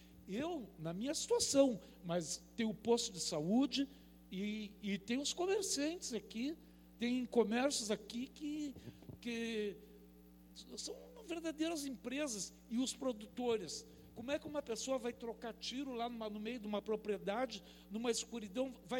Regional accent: Rio Grande, Rio Grande do Sul, Brazil; eu sou de Rio Grande, fiz a minha carreira do magistério em Rio Grande, eu tive 7 anos em cargos eletivos nos conselhos do Estado, e estou há 5 anos aqui em Bujuru.

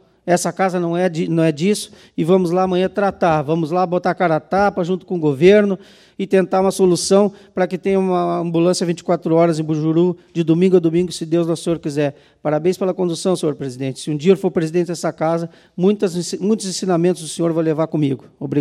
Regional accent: Portugal; porque eu sou português, sou muito sincero

